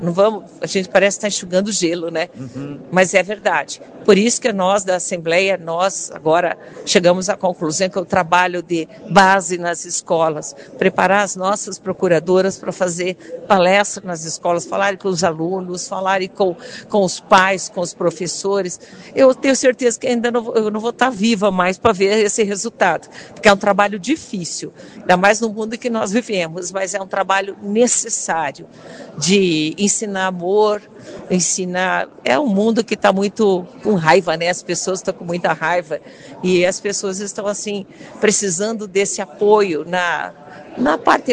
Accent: Londrina, Paraná, Brazil; Você vê, eu fico sempre, sou de Londrina, né? Agora do Paraná todo.

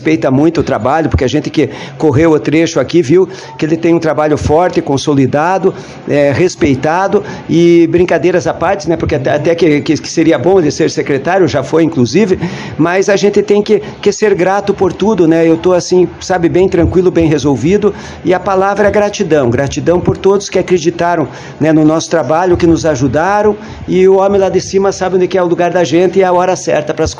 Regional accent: Piraquara, Paraná, Brazil; eu sou de Piraquara, lá da região metropolitana de Curitiba

